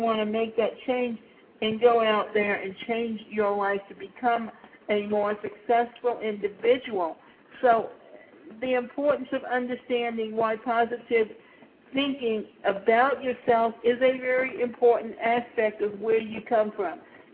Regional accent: Atlanta, Georgia, United States; I came from Atlanta, and we had a magazine called The Creative Loafing

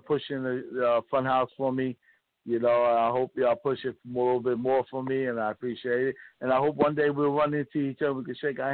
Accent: New Jersey, United States; We're all from the New Jersey area, the tri-state, they call it.

